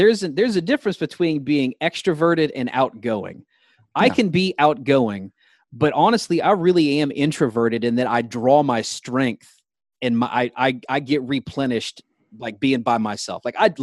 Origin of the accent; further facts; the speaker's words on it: Atlanta, Georgia, United States; I grew up in Atlanta, loved watching Braves games and listening to their announcers.